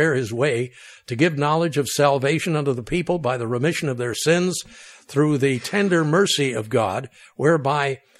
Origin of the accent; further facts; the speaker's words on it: New York, United States; I'm a New Yorker, but I grew up in the other end of the state, closer to Niagara Falls and Toronto and places like that.